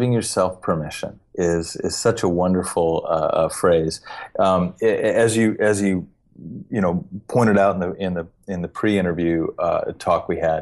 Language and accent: English; Tucson, Arizona, United States; Growing up in Tucson, I was kind of like a sci-fi nerd.